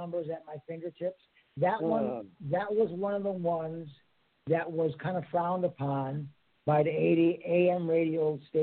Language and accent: English; East Cleveland, Ohio, United States; I came back to growing up in East Cleveland, like we were early on. We were city kids, and that whole California thing was scary.